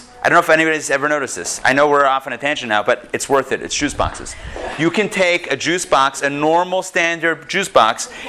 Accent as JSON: {"language": "English", "town": "Pittsburgh", "region": "Pennsylvania", "country": "United States", "tie": "born or raised there", "said": "We were one of the holdouts in growing up in Pittsburgh. We had a rotary phone."}